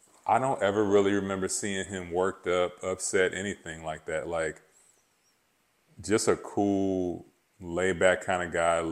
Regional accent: Dallas, Texas, United States; known as the Texas boys because we were all from different parts of Texas. I went to Florida A&M, so I was from the Dallas area.

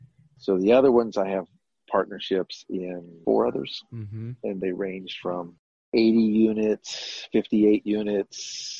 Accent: San Antonio, Texas, United States; also born or lived in Las Vegas, United States; I'm originally from San Antonio. I'd been born and raised here. And then in 2009, I moved to Las Vegas for real estate opportunity.

